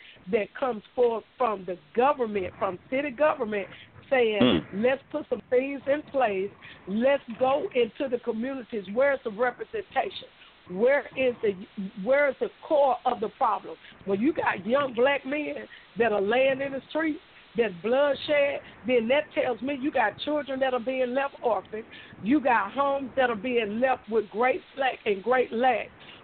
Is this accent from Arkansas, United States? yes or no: no; Shreveport, Louisiana, United States; And I grew up in Shreveport, right there on the Cooper Road, what we call Martin Luther King area now, but it was Cooper Road in my time.